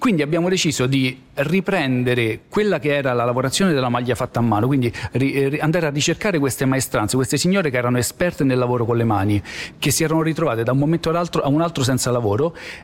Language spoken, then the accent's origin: Italian; Caprarola, Lazio, Italy; Noi veniamo da Caprarola, un paese di 5.000 persone